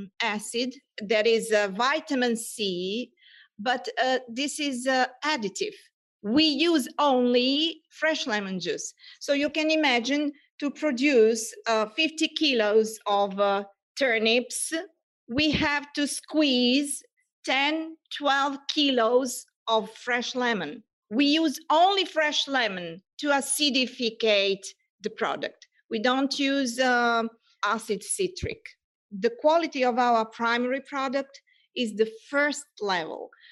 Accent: Serbia; moved away as an adult; now in Italy; I'm originally from Serbia, but I live in Italy for 17 years. It's my home now.

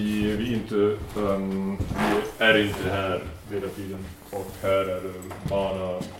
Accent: Germany; Swedish is a second language; jag är från Tyskland och de är från andra länder.

